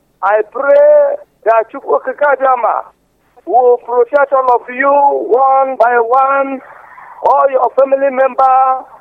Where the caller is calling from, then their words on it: Cotonou, Littoral, Benin; I'm calling from Benin Republic, precisely Cotonou.